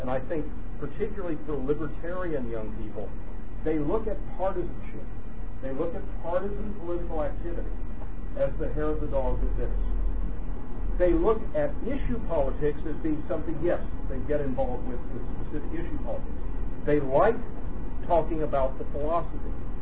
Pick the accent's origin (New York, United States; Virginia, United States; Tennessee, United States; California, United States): Virginia, United States; The Commonwealth of Virginia, my home state, of course, we have elections every year.